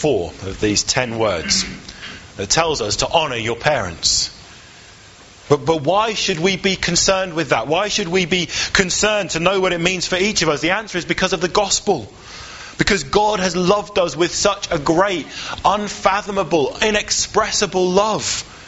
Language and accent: English; Leicester, East Midlands, United Kingdom; born there; also born or lived in Manchester / Reading; I was born in Leicester, we moved to Manchester, we moved down to Reading.